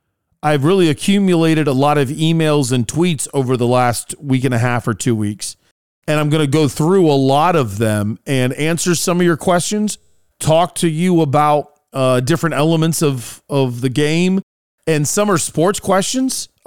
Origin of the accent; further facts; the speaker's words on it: United States; It is the memories of growing up around the Big Red Machine and how good that team was. My father taking me to games, especially when he got home from work and we would rush down to Cincinnati. We lived an hour away